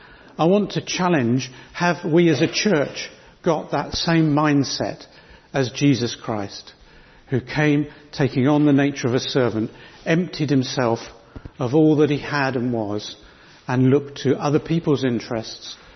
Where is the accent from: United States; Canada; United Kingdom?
United Kingdom; And because we're mostly British, we're usually very polite, aren't we?